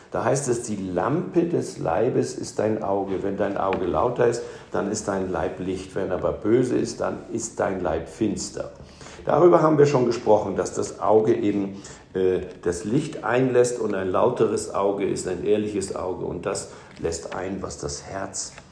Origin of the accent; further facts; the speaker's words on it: Hamburg, Germany; denn wir sind auch als Hamburger da nicht hingegangen.